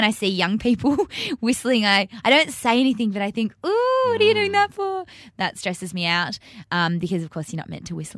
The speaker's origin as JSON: {"language": "English", "town": "Perth", "region": "Western Australia", "country": "Australia", "tie": "born or raised there", "said": "You didn't when we were growing up in Perth."}